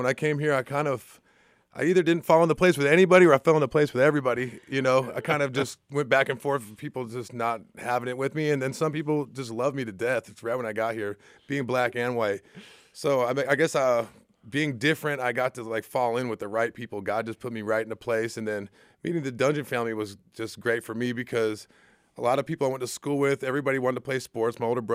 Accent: Florida, United States; now in Atlanta, United States; But, you know, growing up in Florida and going to Miami, to South Beach, even when it was abandoned as a kid for hurricane season

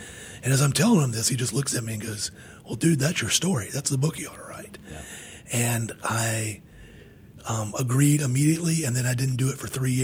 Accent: Charlotte, North Carolina, United States; Because I'm from Charlotte. I haven't been to New York that much. I haven't rode the subway that much.

